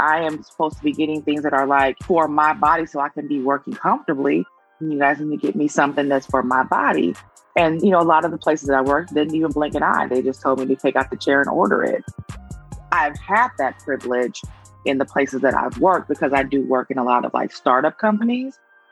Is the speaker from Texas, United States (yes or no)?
no; Vallejo, California, United States; I grew up in pretty much in Vallejo, California.